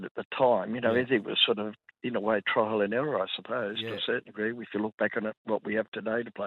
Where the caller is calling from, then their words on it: Mount Isa, Queensland, Australia; Actually, I'm ringing you from Mount Isa.